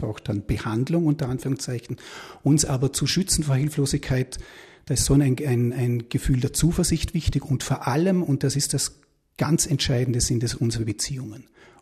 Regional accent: Vorarlberg, Austria; jetzt ist es den Knurk, würde ich als Vorarlberger sagen.

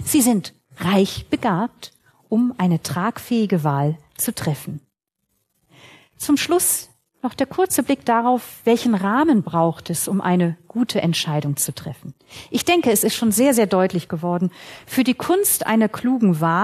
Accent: Baltic coast, Germany; Ich bin direkt am Meer groß geworden.

